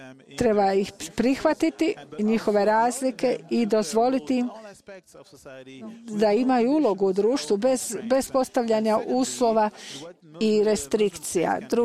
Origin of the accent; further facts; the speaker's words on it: Iran; Ja sam iz Irana.